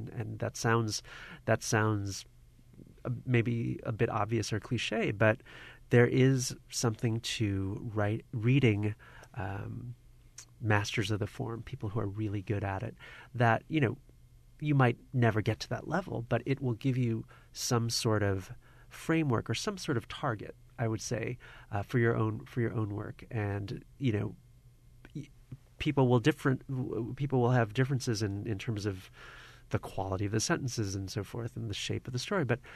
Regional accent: Buffalo, New York, United States; born there; I would also say, you know, my parents are immigrants. I was born in Buffalo, but they settled in Buffalo in the late 60s, and they still live here

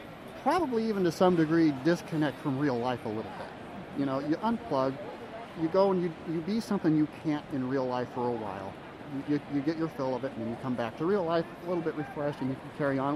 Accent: North Dakota, United States; This is my first Anthrocon. I'm from North Dakota.

